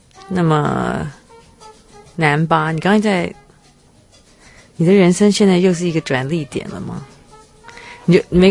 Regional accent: Taiwan; 这就是我们台湾人的小确幸。

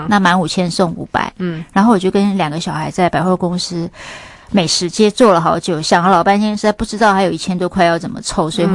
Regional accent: Taipei, Taiwan; 我在台北长大的啦

